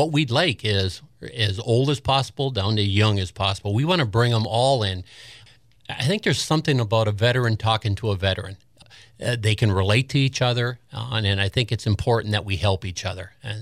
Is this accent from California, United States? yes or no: no; Lawnsburg, Michigan, United States; I can remember. I'm from the Lawnsburg area.